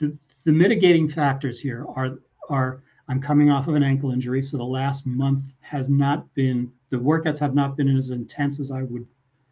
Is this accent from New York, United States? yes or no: yes; Peekskill, New York, United States; because I lived in upstate till I was 12 years old. I was born in New York City and then lived in Peekskill for.